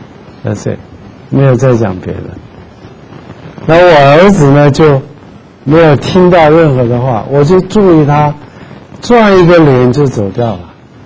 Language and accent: Chinese; China; 因为我们中国人呢，特别是年纪大一点的，